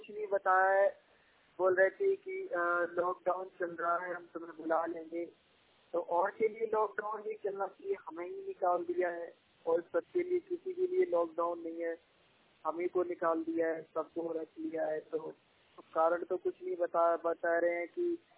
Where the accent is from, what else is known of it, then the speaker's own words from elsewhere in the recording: Samthar Bamba, Uttar Pradesh, India; Sir, तो यहीं पे रहते हैं हम, समथर बम्बा में।